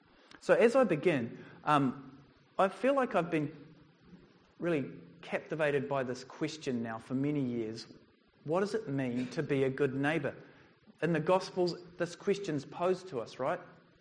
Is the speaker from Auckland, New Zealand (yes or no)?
yes; Auckland, New Zealand; So growing up on the North Shore of Auckland, not many of my friends shared a room with their grandfather.